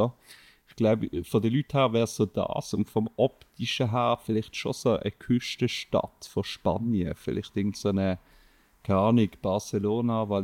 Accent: Basel, Basel-Stadt, Switzerland; als Basler

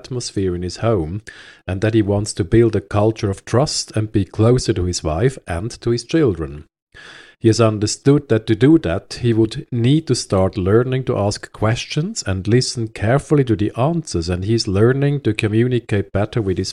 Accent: Switzerland; first language Swiss German; English is a second language; and I grew up in Switzerland, and I'm a native speaker of Swiss German.

